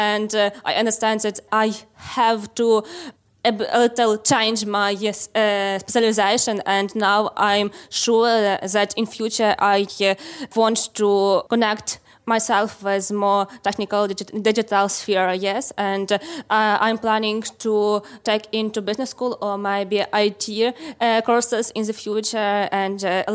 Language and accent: English; Lviv, Lviv Oblast, Ukraine; We are from Lviv in Ukraine, and you are listening to Women in Tech.